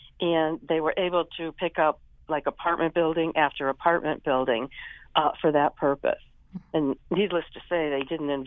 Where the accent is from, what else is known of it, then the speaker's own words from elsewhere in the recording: Connecticut, United States; I grew up on Hamilton Street, 78 Hamilton Street, which is right near Pope Park. And I grew up in the 50s and 60s, and the neighborhood was an immigrant neighborhood even at that point in time.